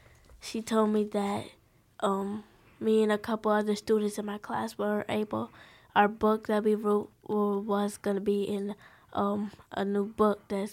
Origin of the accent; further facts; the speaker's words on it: Albany, New York, United States; I'm from Albany, New York.